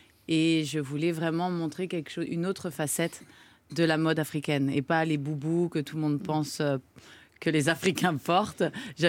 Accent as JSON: {"language": "French", "country": "France", "said": "moi, je suis française"}